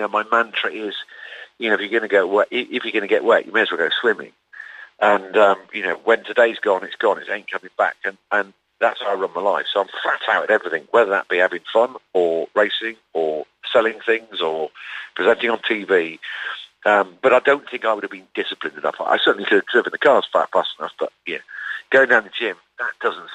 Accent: Newcastle, North East England, United Kingdom; I was brought up in Newcastle

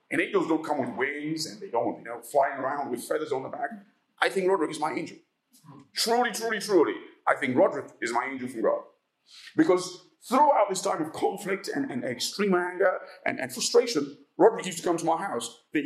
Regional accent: Uganda; I come from Uganda

